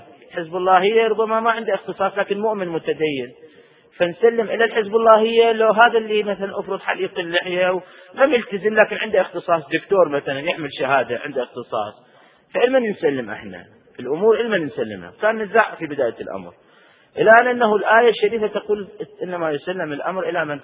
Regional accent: Iraq; نحن كعراقيين وكمذهب أهل البيت بالخصوص، هنا بعد أخص الذكر بمذهب أهل البيت، أتبع مذهب أهل البيت

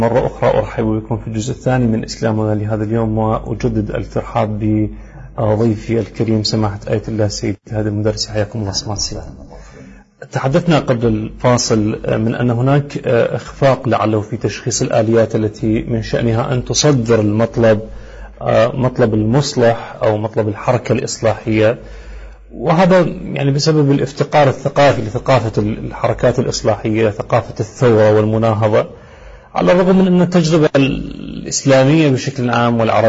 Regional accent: Iraq

